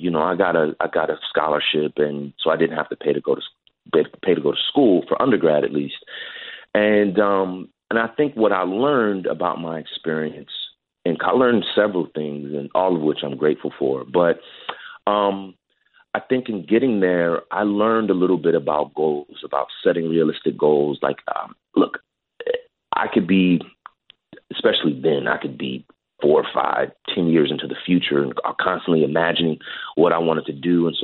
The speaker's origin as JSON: {"language": "English", "town": "Hayward", "region": "California", "country": "United States", "tie": "born or raised there", "said": "I grew up in the Bay Area. The Bay Area is extraordinarily diverse."}